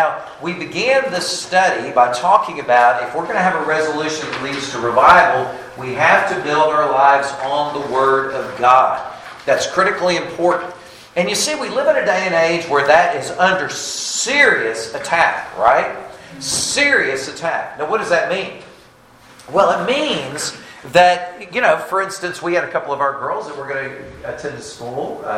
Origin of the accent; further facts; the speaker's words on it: Alabama, United States; I love the South. I grew up in the South. But I will tell you that because my parents were from Boston and Springfield, Massachusetts, I got beat up the first 10 years that I lived in Alabama.